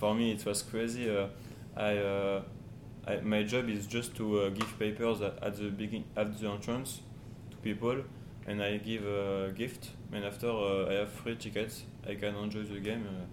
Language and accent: English; France; English is a second language; I'm from France, and you?